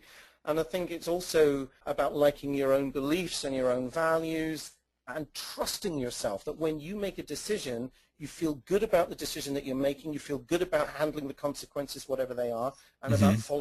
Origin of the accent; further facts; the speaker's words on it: United Kingdom; there we were in England. You listeners can probably tell I'm British, in the 1970s